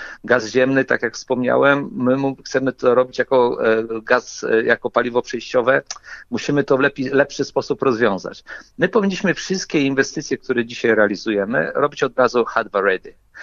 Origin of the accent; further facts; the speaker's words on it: Pomeranian Voivodeship, Poland; jestem z Trójmiasta